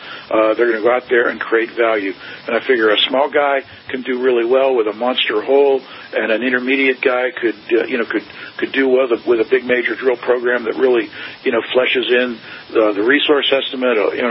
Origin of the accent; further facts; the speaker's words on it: Pittsburgh, Pennsylvania, United States; I grew up in Pittsburgh in the 1970s when Chuck Knoll was the coach of the Steelers.